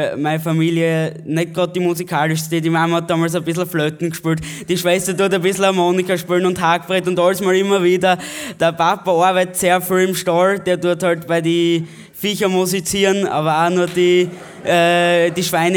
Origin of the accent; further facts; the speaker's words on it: Hartberg, Styria, Austria; Hartberg, ganz genau das Dorf aus Overlungitz.